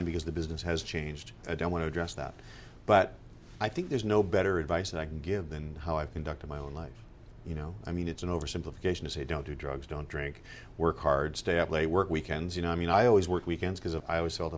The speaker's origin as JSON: {"language": "English", "town": "Victoria", "region": "British Columbia", "country": "Canada", "tie": "born or raised there", "said": "We started in my hometown of Victoria, British Columbia."}